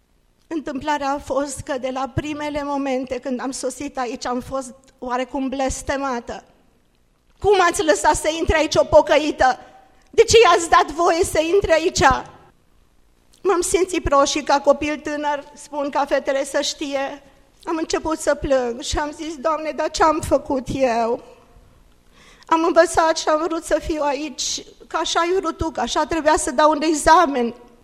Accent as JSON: {"language": "Romanian", "town": "Cluj", "region": "Cluj County", "country": "Romania", "tie": "born or raised there", "said": "Și am crescut, am locuit în Cluj"}